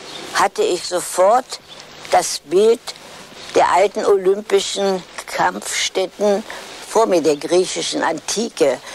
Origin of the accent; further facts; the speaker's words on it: Germany; Jetzt werden Sie mich fragen, warum ich nicht weggegangen bin aus Deutschland. Ja, wissen Sie, ich liebte meine Heimat